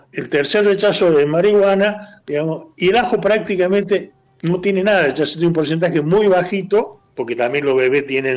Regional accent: Argentina; pensemos nosotros como argentinos o como latinoamericanos

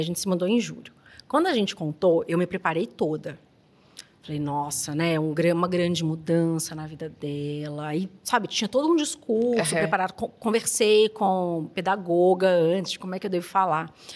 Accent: Belo Horizonte, Minas Gerais, Brazil; Eu sou de Belo Horizonte e sempre trabalhei com empresas daqui, mas eu vinha a cada 15 dias.

